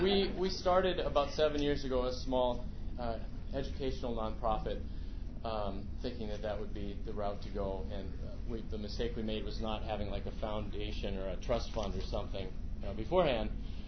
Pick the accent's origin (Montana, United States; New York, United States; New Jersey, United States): Montana, United States; Billings; We're from Billings, Montana